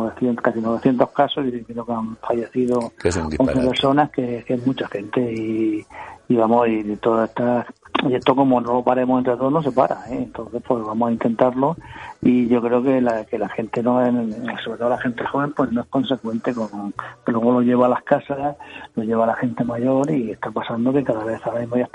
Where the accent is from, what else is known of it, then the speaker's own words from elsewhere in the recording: Region of Murcia, Spain; yo creo que es una canción muy representativa de Murcia y que todo el mundo, pues somos murcianos, pues esta canción nos da ahí en el corazón un poco.